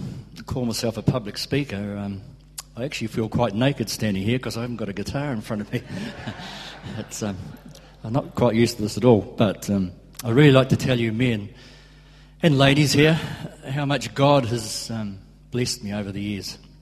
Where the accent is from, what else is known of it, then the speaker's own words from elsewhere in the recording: Port Chalmers, Otago, New Zealand; born there; also born or lived in Aramoana; I was born in Port Chalmers, 1946. 61 years ago?